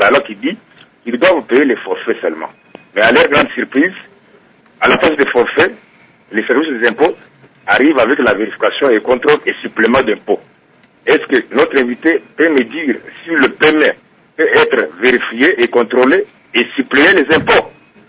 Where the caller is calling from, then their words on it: Mbuji-Mayi, Kasaï-Oriental, DR Congo; Vous savez, ici chez nous en Mbujimaï, il y a eu des entreprises, il y en a eu beaucoup.